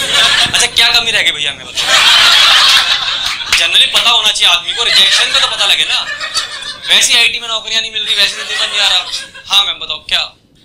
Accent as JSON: {"language": "Hindi", "region": "Delhi", "country": "India", "said": "मैं दिल्ली से हूँ"}